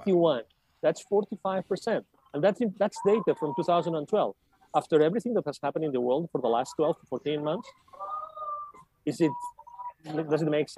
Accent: Spain; English is a second language; moved away; also born or lived in Latin America; I mean, I'm originally from Spain, from Europe, but I lived in Latin America for many years

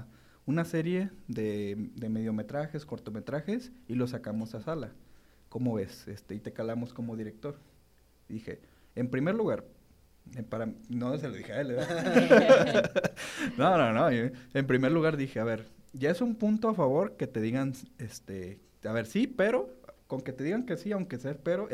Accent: Mexico; Digo, porque soy mexicano.

